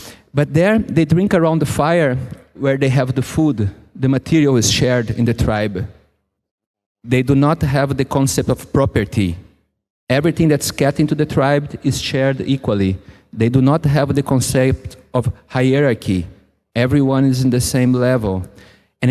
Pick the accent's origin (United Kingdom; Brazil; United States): Brazil; South Region; English is a second language; moved away as an adult; now in Germany; So about myself, I grew up in South Brazil.